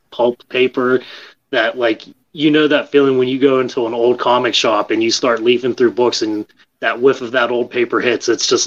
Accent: Boston, Massachusetts, United States; like I said, I grew up in the Boston area as a kid in the 80s

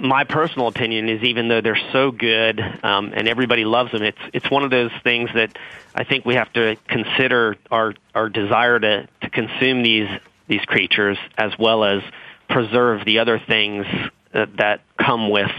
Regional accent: Miami, Florida, United States; I grew up in Miami and the Keys, and we've caught lobster commercially my whole life, obviously less so since I've moved away.

